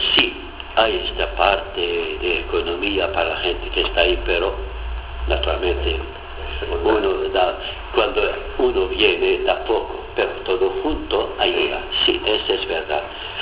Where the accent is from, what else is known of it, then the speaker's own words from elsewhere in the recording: Nazareth, Northern District, Israel; Spanish is a second language; Yo que soy de Nazaret, cuando estoy en esta gruta, le digo, vivo otra cosa.